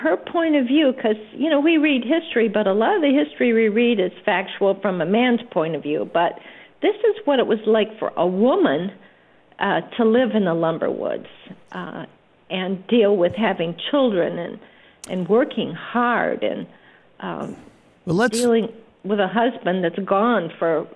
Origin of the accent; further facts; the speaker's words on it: Standish, Michigan, United States; I had lost my connection to my hometown, which is Standish, Michigan, to my family there